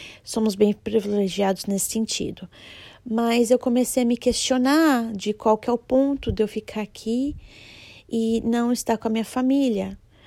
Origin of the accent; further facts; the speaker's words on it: Brazil; eu tô buscando as coisas que eu tenho no meu país de origem e acabo vivendo aqui, mas com a cabeça lá, às vezes. Então, agora estamos aí tô na espera, já mandei as minhas coisas pro Brasil